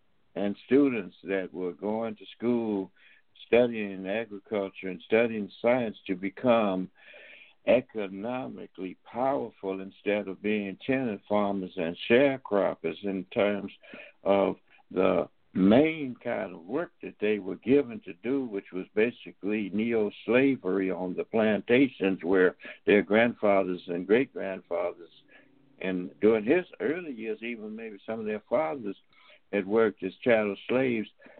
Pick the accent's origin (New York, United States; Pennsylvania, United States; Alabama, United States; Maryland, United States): Alabama, United States; Tuskegee; I grew up in Tuskegee.